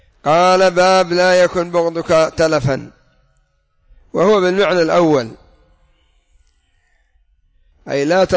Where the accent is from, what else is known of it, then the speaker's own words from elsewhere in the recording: Yemen; الحجر من الأرض والدم من رأس القبيل عندنا في اليمن.